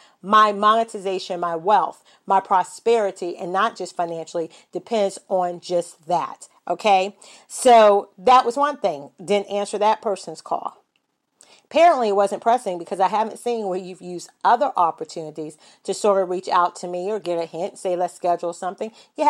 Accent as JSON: {"language": "English", "region": "the South", "country": "United States", "said": "Well, you know, I'm from the South, so maybe they're just being extra, hospitable."}